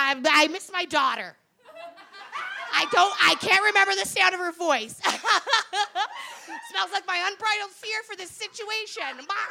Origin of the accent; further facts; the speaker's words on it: Winnipeg, Manitoba, Canada; Like, I'm originally from Winnipeg. Thank you. Hold your applause.